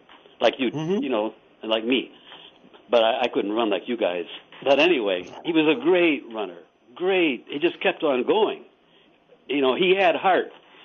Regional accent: Ann Arbor, Michigan, United States; and I said, you know, I'm from Ann Arbor

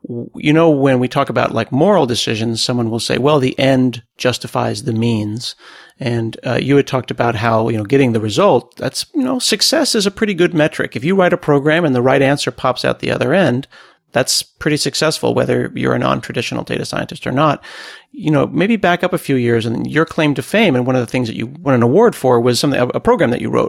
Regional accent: Scotland, United Kingdom; and I can say this because I'm a Scotsman. My family's from Scotland.

